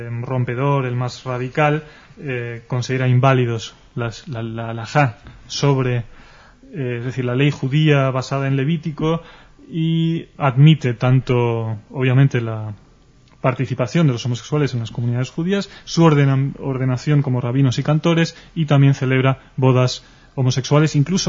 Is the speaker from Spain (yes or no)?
yes; Spain; somos una radio española y judía. Hasta ahora hemos hablado como españoles, ¿no? Como ciudadanos de este país